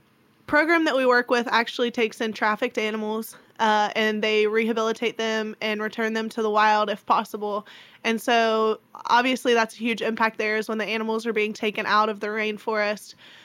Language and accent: English; West Virginia, United States; now in Lexington, United States; I'm actually from West Virginia, and I'm a sophomore here at UK